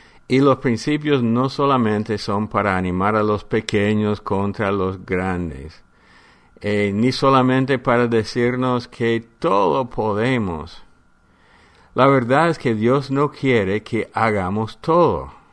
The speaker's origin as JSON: {"language": "Spanish", "country": "United States", "said": "por ejemplo, en mi país de Estados Unidos, han encontrado los huesos de gigantes"}